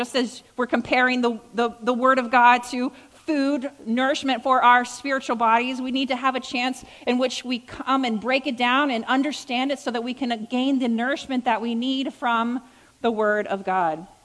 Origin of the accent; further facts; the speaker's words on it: Virginia, United States; And my pawpaw, I grew up in Virginia, and my pawpaw, he raised cattle.